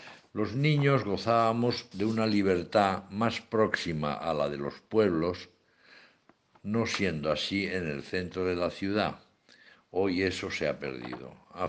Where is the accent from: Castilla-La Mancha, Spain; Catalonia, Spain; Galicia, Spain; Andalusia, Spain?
Catalonia, Spain; Barcelona; tengo 76 años y nací en Barcelona. Toda mi infancia y adolescencia las viví en el barrio de la Sagrera.